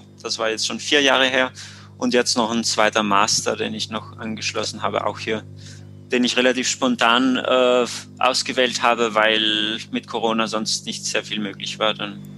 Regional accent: Toblach, Trentino-Alto Adige, Italy; Naja, aus keiner Stadt, ja, sondern aus Toblach, ein 3000 Einwohnerdorf. An der Grenze, genau, zu Osttirol praktisch.

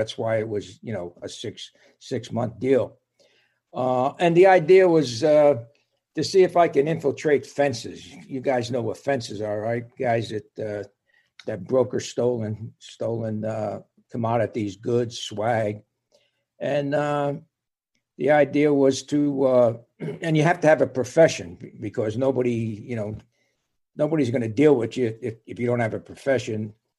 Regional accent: Paterson, New Jersey, United States; I grew up in Paterson, New Jersey.

